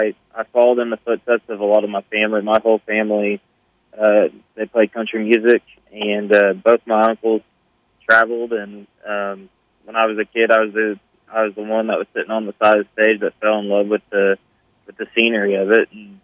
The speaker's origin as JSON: {"language": "English", "town": "Collinsville", "region": "Oklahoma", "country": "United States", "tie": "born or raised there", "said": "So I'm actually from Oklahoma. I was born and raised in Oklahoma. I grew up in a town called Collinsville, Oklahoma. Small little country towns."}